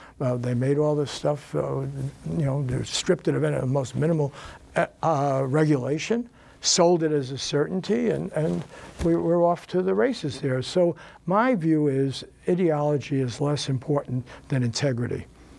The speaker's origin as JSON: {"language": "English", "town": "Bronx", "region": "New York", "country": "United States", "tie": "born or raised there", "said": "that I had when we grew up in the Bronx. We went to good public schools."}